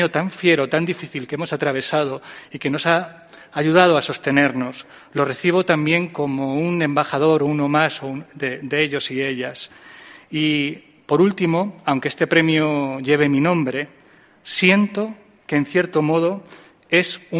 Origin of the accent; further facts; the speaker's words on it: Vilches, Andalusia, Spain; moved away; nací en Jaén, que soy de Jaén, que todo lo que escribo y todo lo que hago para el teatro tiene su raíz primera en esta provincia y especialmente en mi pueblo, en Vilches.